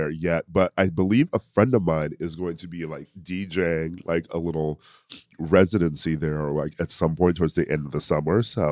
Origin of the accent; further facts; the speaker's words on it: Milwaukee, Wisconsin, United States; I'm from Milwaukee. So if I visit home, just the travel alone to be like, oh, okay, I'm going to go to Chicago while I'm already in Milwaukee